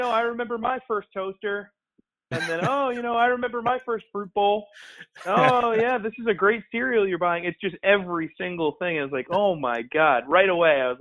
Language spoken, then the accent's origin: English; New England, United States; I grew up in New England, obviously, and it's just a different vibe up there.